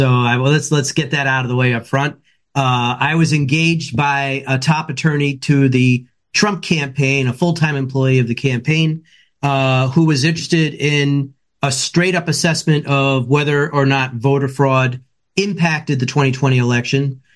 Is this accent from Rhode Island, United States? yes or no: yes; Rhode Island, United States; And in my home state of Rhode Island, where I've run for governor twice